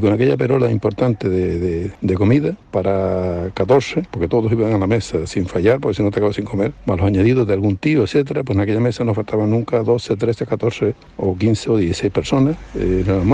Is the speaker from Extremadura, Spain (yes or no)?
no; Canary Islands, Spain; Somos canarios, realmente tenemos un gran componente todavía de la zona indígena, vivimos en una zona que se llama Dorama y realmente pues eso era un gran bosque que con el tiempo se convirtió en una zona agraria.